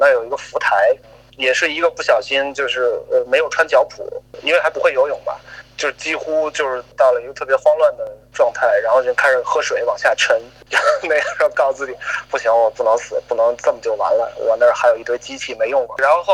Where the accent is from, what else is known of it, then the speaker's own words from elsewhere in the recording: Shanxi, China; 大学开始他们就这么叫我，然后我是一个山西人，在北京读了书，现在在西太平洋的一个海岛上做一个水下摄影工作室